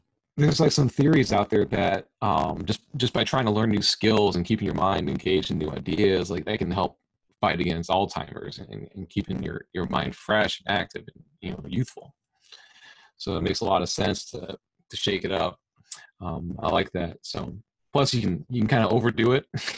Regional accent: Illinois, United States; It's interesting, because I grew up in Illinois, where it's very flat and there's not like any elevation change. And then I moved down to Tennessee

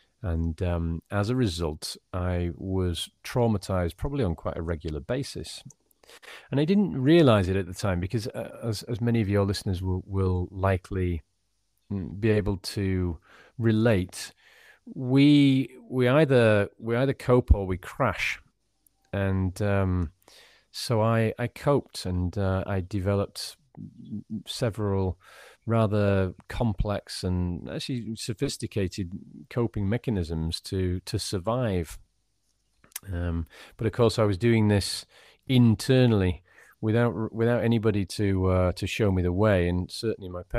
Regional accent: Yorkshire and the Humber, United Kingdom; also born or lived in Switzerland / London; I'm originally from Yorkshire in the United Kingdom, in the country of England, and I've been around a bit. I'm 47 now, spent a few years living in Switzerland, and in recent years I left England in, I was in London for 4 years

